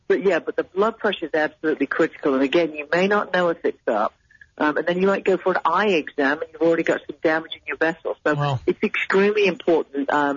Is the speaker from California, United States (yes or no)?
no; Texas, United States; 32 years. That's pretty good. I'm fairly impressed. 32 years as a Texan.